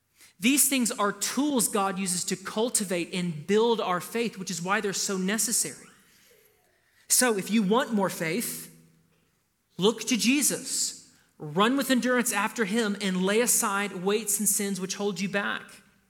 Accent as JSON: {"language": "English", "region": "the South", "country": "United States", "said": "I'm an American from the South, every part of my DNA is like, I want to defy the government."}